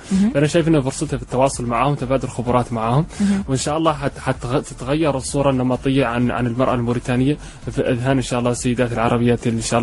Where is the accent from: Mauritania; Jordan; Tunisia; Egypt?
Mauritania; نقول الحرف اللي هم الصناعة التقليديين عندنا في موريتانيا.